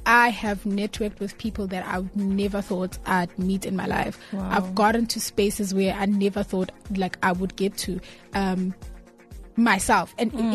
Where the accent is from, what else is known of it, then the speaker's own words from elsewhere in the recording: Johannesburg, Gauteng, South Africa; I came from Joburg, and believe it or not, my Zulu was very shaky.